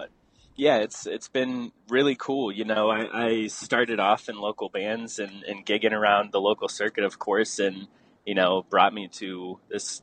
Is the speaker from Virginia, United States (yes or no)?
no; Ohio, United States; That's where I'm from, born in kind of a small town right on the outskirts of Cleveland. So, was born and raised here